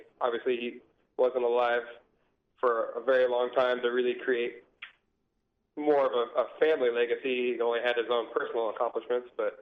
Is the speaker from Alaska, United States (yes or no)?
yes; Alaska, United States; Born and raised in Alaska, I go out hiking in the backcountry to go snowboarding all winter long.